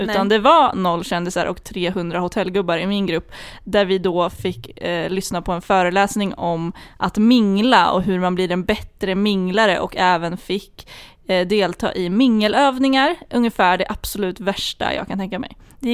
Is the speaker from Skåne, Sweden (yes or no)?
no; Södermanland, Sweden; det tycker jag är kul, eftersom att jag kommer från Sörmland.